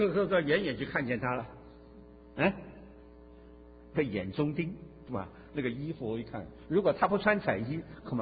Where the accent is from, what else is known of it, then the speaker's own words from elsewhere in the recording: China; 所以我们中国人一句话叫“伴君如伴虎”